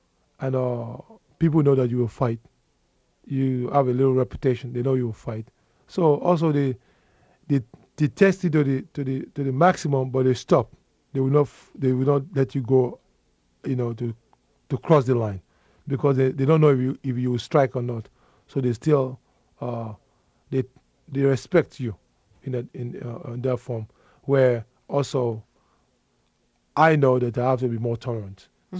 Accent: Nigeria; Well, growing up in Nigeria was a wonderful experience because we loved to play.

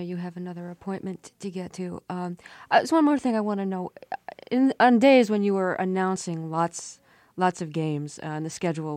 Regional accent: Brooklyn, New York, United States; and I grew up in Brooklyn while you were

